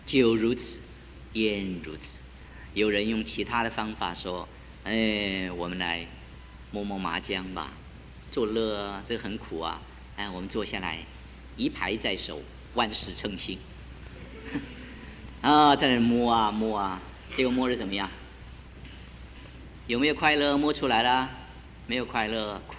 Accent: China; now in United States; 所以我们中国人有一句话说

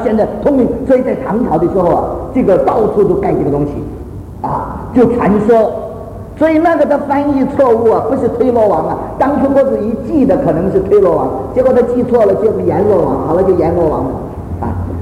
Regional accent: China; 我们中国人呢，就是黑无常、白无常、大头鬼、小头鬼、牛头马面啊

